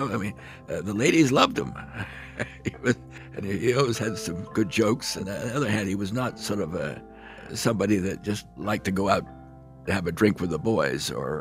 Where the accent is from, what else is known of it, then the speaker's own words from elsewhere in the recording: Brandon, Manitoba, Canada; born there; I was born in Canada, in Brandon, Manitoba, where my father's first appointment was at the Brandon Medical Institute.